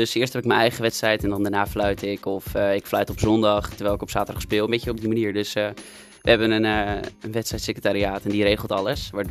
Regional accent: Castricum, North Holland, Netherlands; En ik kom uit Castricum sinds dat ik ben geboren in Velsenbroek. En toen na 2 maanden ben ik verhuisd naar Castricum en sindsdien woon ik er, dus ook opgegroeid.

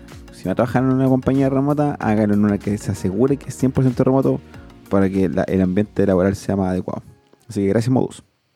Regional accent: Chile; los chilenos tenemos una visión de nuestra propia forma de hablar como, no, los chilenos no tenemos tono, hablamos así planito.

